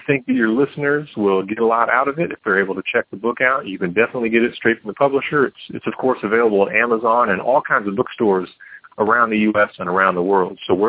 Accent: St. Louis, Missouri, United States; I'm going to be in St. Louis, which is my hometown.

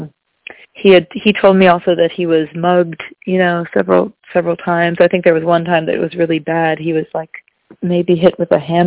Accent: California, United States; moved away as an adult; now in New York, United States; So yeah, I grew up in California, and I moved to New York to go to Columbia

